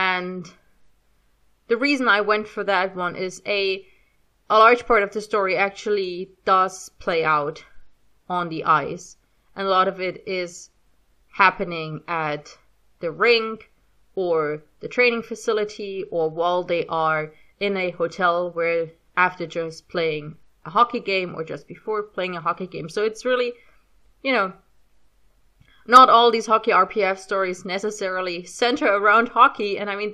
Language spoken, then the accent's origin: English; Germany; accent: German; English is a second language; But for some reason, it's hard to do on command and to switch back to my regular accent, which is not super German, but still there.